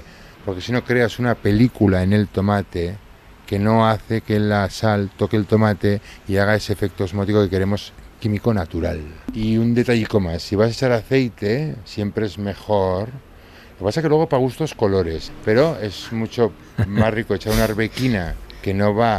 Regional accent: Navarre, Spain; como soy de Navarra y somos bastante tradicionales

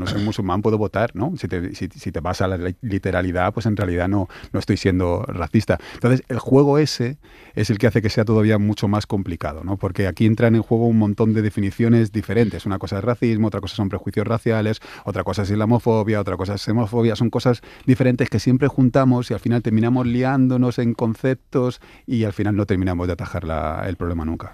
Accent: Torrejón de Ardoz, Community of Madrid, Spain; Yo soy de Torrejón y me había ido a Madrid.

